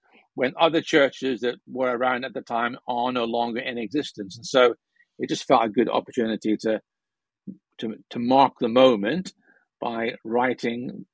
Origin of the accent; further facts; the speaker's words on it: Scotland, United Kingdom; also born or lived in Northern Ireland; I grew up in Scotland and Northern Ireland. My father was a Baptist minister, and so faith had always been a key part of you know, my growing up.